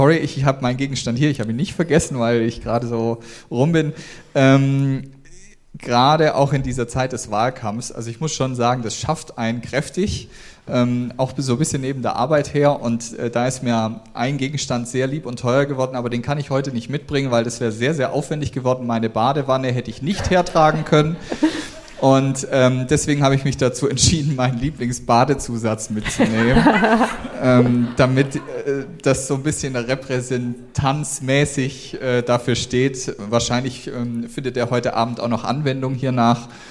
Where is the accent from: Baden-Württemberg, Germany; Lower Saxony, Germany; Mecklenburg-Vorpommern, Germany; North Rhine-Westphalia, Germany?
Baden-Württemberg, Germany; Herrenberg; in Herrenberg, wo ich aufgewachsen bin